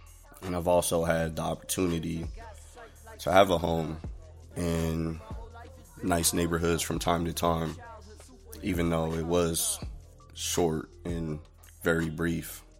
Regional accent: Salt Lake City, Utah, United States; Growing up in Salt Lake, I've had a lot of different experiences.

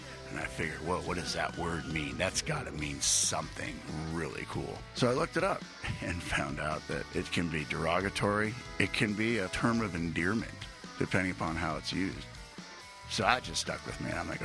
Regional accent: North Bay, California, United States; Growing up in North Bay, California, my father and his brothers are all from Ecuador.

